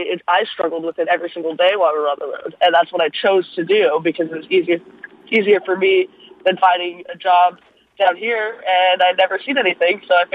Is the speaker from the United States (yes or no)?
yes; Deerfield Beach, Florida, United States; I lived on the road for 3 months and just recently got back to my hometown in Deerfield Beach